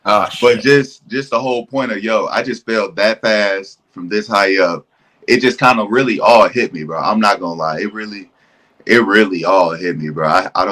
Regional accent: Indiana, United States; So like I'm from Indiana. So if you're from Indiana, the first thing you know is play basketball.

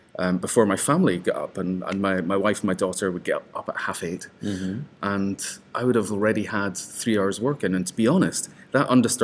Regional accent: Scotland, United Kingdom; Yes, being Scottish.

